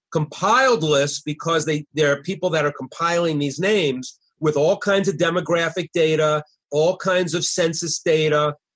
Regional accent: New York, United States; So anyway, I'm being very sarcastic. I'm from New York.

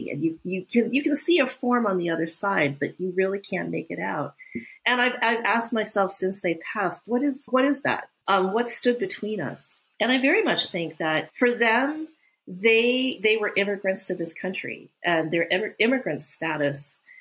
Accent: East Coast, United States; For me, I was just like this, you know, this kid just growing up in America. Grew up on the East Coast, and there weren't really a lot of other Thai people or Asian people around.

